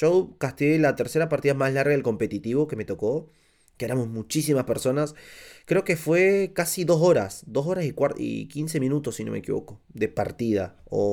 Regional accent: Argentina; now in Peru; actualmente estoy en Perú, ¿no? Soy de Argentina, pero actualmente estoy residiendo acá en Perú

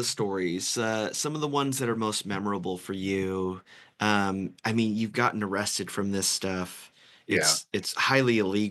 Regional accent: Fresno, California, United States; I remember, growing up in Fresno, there's a couple of billboards that are massive

